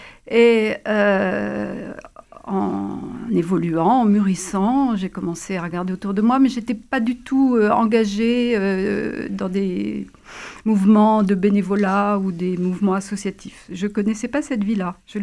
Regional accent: Grand Est, France; born there; Effectivement, je suis une enfant du baby-boom, si on peut dire, la génération un peu heureuse. Je suis née en Lorraine, dans une famille tout à fait modeste. Mes parents étaient boulangers-pâtissiers.

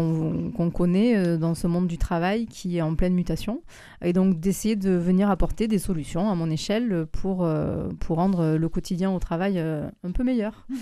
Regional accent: Occitanie, France; also born or lived in Cahors; Je suis originaire du Lot, d'un hameau entre les champs.

